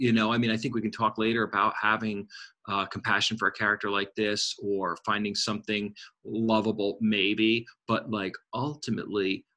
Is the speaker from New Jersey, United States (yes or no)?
yes; New Jersey, United States; I'm not Jewish, but I'm Italian from Jersey, which is actually very close.